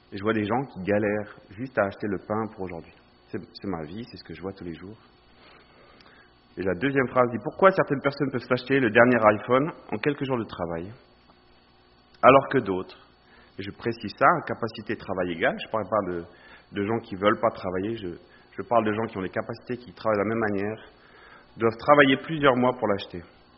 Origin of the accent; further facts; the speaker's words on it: France; Parce que je suis français, un passeport me suffit en fait.